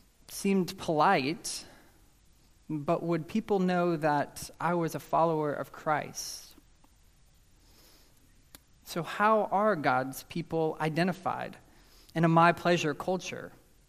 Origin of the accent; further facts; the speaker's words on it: Dallas, Texas, United States; See, I grew up in Dallas. I grew up drilled with manners of please and thank you.